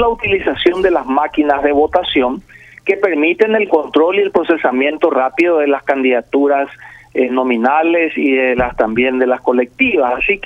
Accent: Paraguay; nos golpea a todos como paraguayos

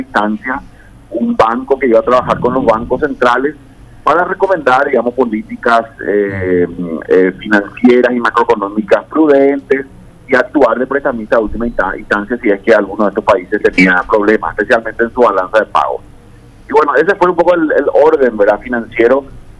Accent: Yuty, Caazapá, Paraguay; Estuve este fin de semana en mi pueblo, que es Yutil, departamento de Casapá.

